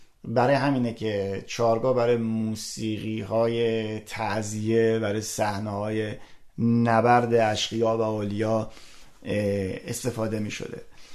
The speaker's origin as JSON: {"language": "Persian", "country": "Iran", "moved": "yes", "said": "چون من از ایران مهاجرت کردم."}